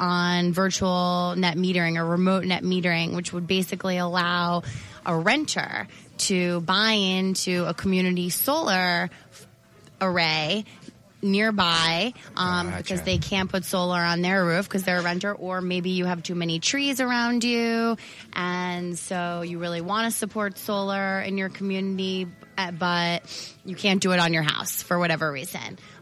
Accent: New York City, New York, United States; now in Binghamton, United States; Yes, I'm originally from New York City, and and spent the past decade in Brooklyn, but then ended up moving to Binghamton.

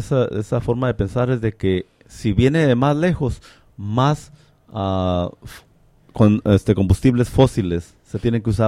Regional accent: Baja California, Mexico; De hecho, en las montañas de mi área, de donde crecí, en Baja California, ha estado nevando.

